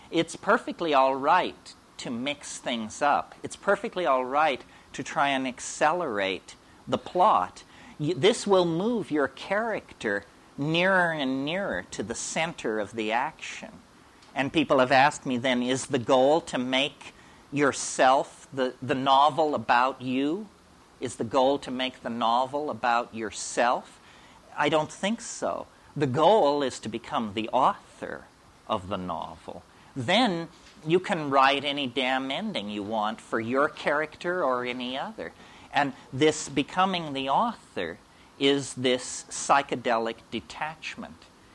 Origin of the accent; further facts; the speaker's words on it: Berkeley, California, United States; Like I grew up in Berkeley in the 19—I was in Berkeley from 65 to 70, the golden age.